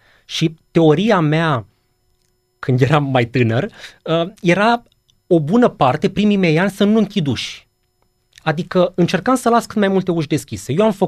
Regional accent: Romania; asta fiindcă toți suntem români, închidem ușile că fac curent

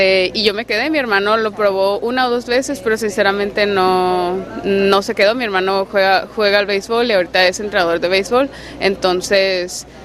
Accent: Tijuana, Baja California, Mexico; En Tijuana, yo soy de Tijuana

